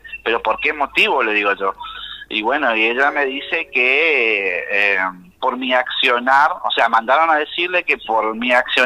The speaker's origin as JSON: {"language": "Spanish", "town": "Santo Tomé", "region": "Corrientes", "country": "Argentina", "said": "Yo soy de Santo Tomé Corrientes."}